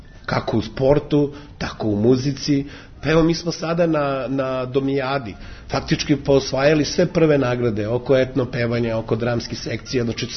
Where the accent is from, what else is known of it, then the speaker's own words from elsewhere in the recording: Belgrade, City of Belgrade, Serbia; ja sam rođen u Beogradu, školovao se u Beogradu i roditelj sam